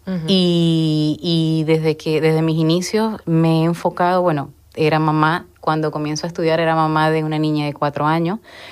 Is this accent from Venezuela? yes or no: yes; Venezuela; now in Panama; Salí de Venezuela en el 2015, llego a Panamá y es un país que me abre por primera vez las puertas y es la primera vez que emigro, ¿no?